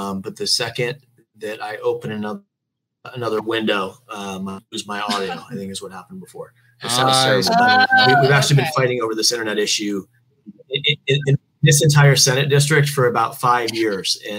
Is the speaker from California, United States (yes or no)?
no; Sarasota, Florida, United States; I grew up in Sarasota.